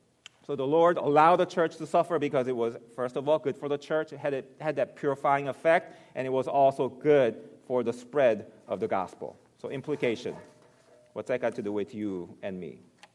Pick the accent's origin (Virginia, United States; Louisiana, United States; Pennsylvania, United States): Virginia, United States; I grew up in Virginia, and we had an apple tree